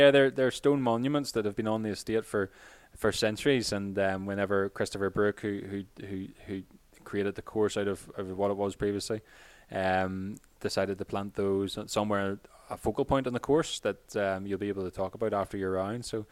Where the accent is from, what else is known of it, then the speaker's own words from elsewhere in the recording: Carrickfergus, Northern Ireland, United Kingdom; I live in Carrickfergus, which is just north of Belfast and about 40 minutes from Gallagher here. So I grew up obviously in Carrickfergus playing a lot of golf, junior golf, and I went to college locally, the Ulster University